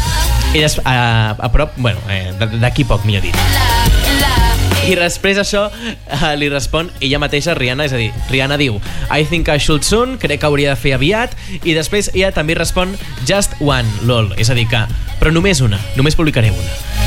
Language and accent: Catalan; Catalonia, Spain; una cosa molt important i que ens caracteritza com a catalans i catalanes.